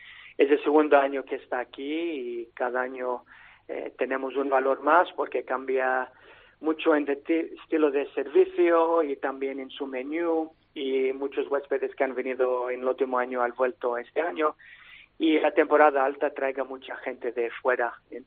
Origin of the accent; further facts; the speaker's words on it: Sydney, New South Wales, Australia; Spanish is a second language; yo soy australiano y esta cosa para mí es muy personal porque mis orígenes son griegas, pero nací en Sydney y, como he dicho antes, he viajado a muchos lugares en el mundo.